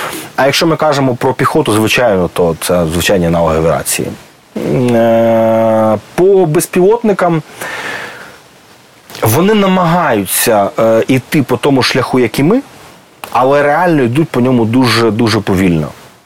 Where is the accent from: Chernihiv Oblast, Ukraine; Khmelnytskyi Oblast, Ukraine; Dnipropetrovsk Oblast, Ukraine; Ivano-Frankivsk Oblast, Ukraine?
Dnipropetrovsk Oblast, Ukraine; Dnipro; Ми самі з Дніпра